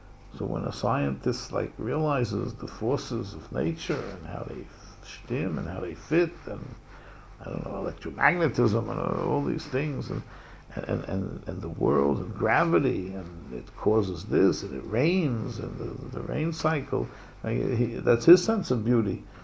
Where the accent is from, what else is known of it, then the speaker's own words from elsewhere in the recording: New York, United States; I grew up in New York, you know, we had the Daily News and the New York Post.